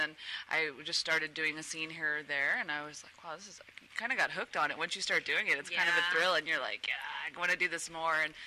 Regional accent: Midwest, United States; now in Los Angeles, United States; The Midwest.

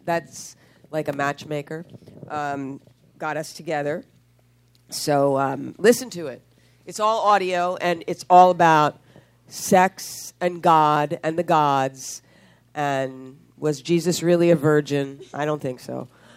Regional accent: Philadelphia, Pennsylvania, United States; We're getting ready to go to Philly, my hometown.

